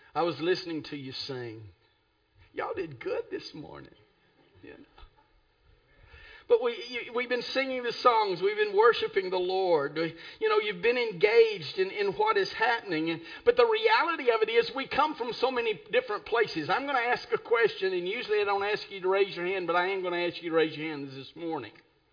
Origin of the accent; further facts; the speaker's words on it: Texas, United States; born there; I mean, I was born in Texas. You can tell a Texan, but you can't tell him much.